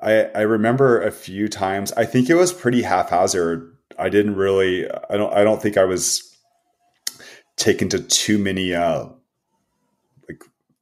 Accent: Virginia Beach, Virginia, United States; also born or lived in Florida / Germany; So you know, for growing up in Virginia Beach was very cool. Like it was heavy surf and skate and BMX culture.

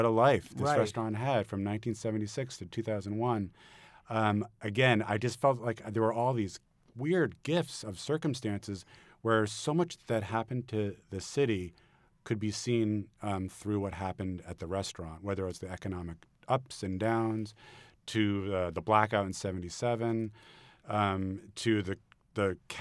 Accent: New York City, New York, United States; I grew up in New York City. I'm a native New Yorker, and I used to go to Windows on the World.

